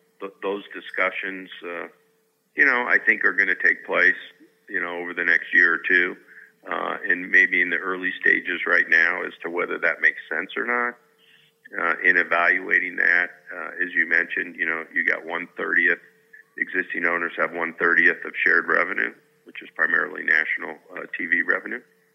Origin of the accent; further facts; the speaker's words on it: Tucson, Arizona, United States; I grew up in Tucson, about a 2-hour ride down